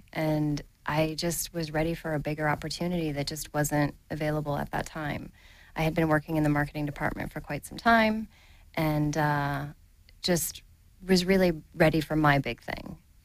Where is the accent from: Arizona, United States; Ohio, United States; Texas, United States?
Ohio, United States; Cleveland; moved away as an adult; I moved here from Cleveland, Ohio 17 years ago last month and came to go to school at FITM